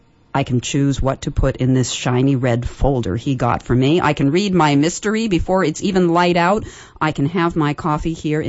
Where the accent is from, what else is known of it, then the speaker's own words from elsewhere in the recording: Concord, New Hampshire, United States; born there; I was born in Concord, New Hampshire, and that's all I did there. I moved to Oregon in 1979